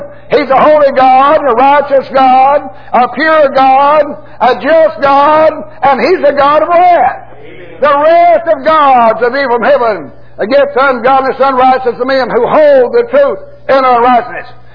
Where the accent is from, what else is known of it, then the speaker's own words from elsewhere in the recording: United States; born there; I was born in America.